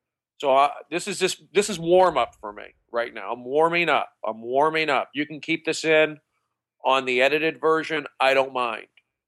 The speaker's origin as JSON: {"language": "English", "town": "Tarzana", "region": "California", "country": "United States", "tie": "born or raised there", "also_born_or_lived": "Sacramento", "said": "I grew up in the San Fernando Valley. 818 area code, originally 213 area code. But I grew up there. Tarzana, Reseda, Southern California. And Sacramento, too, for a few years."}